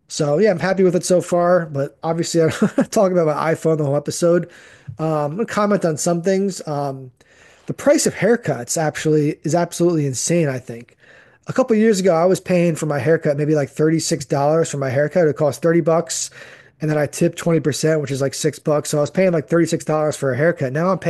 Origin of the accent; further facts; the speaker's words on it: Freehold Township, New Jersey, United States; I grew up in Howell Freehold area, mainly Freehold Township.